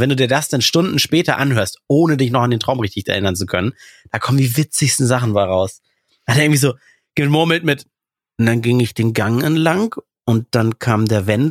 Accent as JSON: {"language": "German", "country": "Russia", "said": "Ich komme aus Russland, es ist immer kalt."}